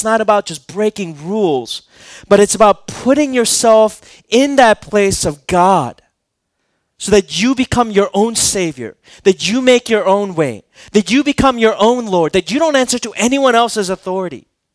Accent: Minnesota, United States; like when I had a dog growing up in Minnesota in high school, like I used to walk him, right?

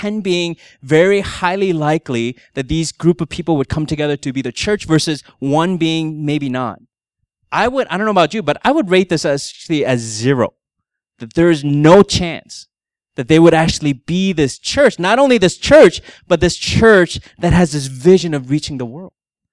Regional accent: Texas, United States; You come from Minnesota, I come from Texas, that's great.

